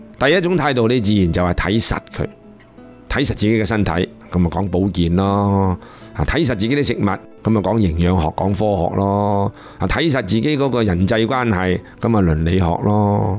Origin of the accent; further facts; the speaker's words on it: China; 站在作为一个中国人回醒起自己的国家民族，觉得需要有一种信仰